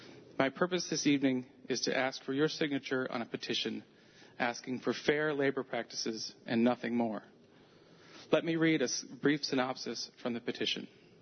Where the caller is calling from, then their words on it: Brooktondale, New York, United States; I'm coming from Brooktondale, so in Tompkins County.